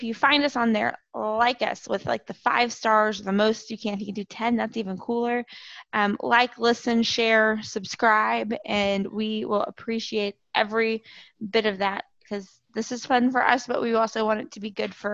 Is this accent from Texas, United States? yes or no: yes; Texas, United States; I'm from West Texas. We have our own like mom and pop fast cash chains of Mexican food, and I go home and that's my first stop. Like, I get to Lubbock